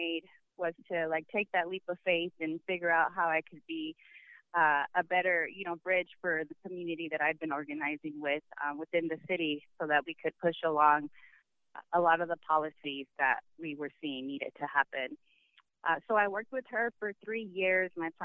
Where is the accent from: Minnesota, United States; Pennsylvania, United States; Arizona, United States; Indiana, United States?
Arizona, United States; Tucson; I was born and raised here in Tucson. My parents actually lived in the Greenview Apartments in Barrio Sobaco when I was born. So I've grown up on the west side and the south side for the majority of my life